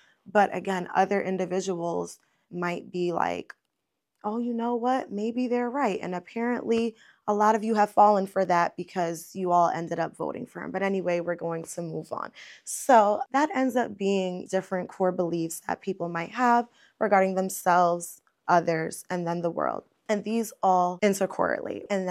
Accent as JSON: {"language": "English", "town": "Bronx", "region": "New York", "country": "United States", "said": "I'm from New York, I'm from the Bronx specifically."}